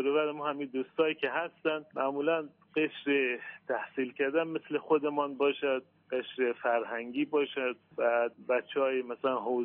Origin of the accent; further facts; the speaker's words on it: Iran; تحصیلات که تو همین ایران در دنیا آمدیم و تحصیلاتم از بچگی مثل بقیه مردم ایران همینج ادامه دادیم.